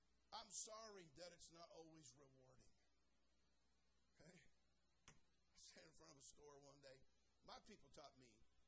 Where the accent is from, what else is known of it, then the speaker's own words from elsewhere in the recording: California, United States; See, now I'm from California. So we got a few odd things in California.